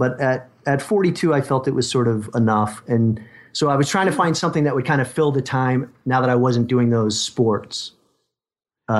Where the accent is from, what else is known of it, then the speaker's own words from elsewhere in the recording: Connecticut, United States; Yeah, well, I grew up in Connecticut and used to spend a lot of time at Mystic Seaport up there.